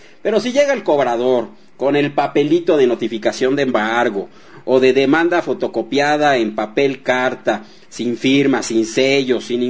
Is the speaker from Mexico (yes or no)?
yes; Mexico; no anula nuestros derechos básicos que tenemos como ciudadanos mexicanos.